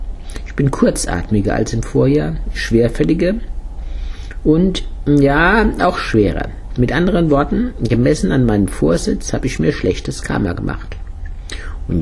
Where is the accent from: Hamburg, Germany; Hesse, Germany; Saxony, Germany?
Hesse, Germany; Großauheim; Der Tambour-Major in den Festzügen der 50er Jahre in meinem Heimatort Großauheim.